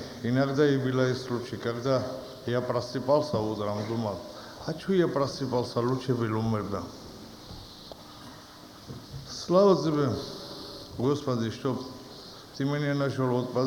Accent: Rostov-on-Don, Rostov Oblast, Russia; Я из Ростова … Мое имя не удивляет вас, потому что я грузин.

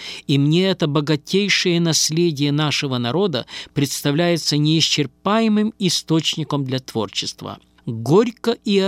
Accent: Bulavki, Gomel Region, Belarus; also born or lived in Altai, Russia; Родом я с Алтая. На детские и отроческие годы прошли в белорусской деревне. Деревня называлась Булавки на Гомельщине.

